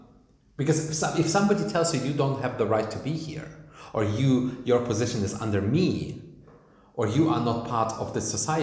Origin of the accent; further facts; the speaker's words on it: Germany; the Germans and me, I am part of this society. I am part of this country. This is my home country.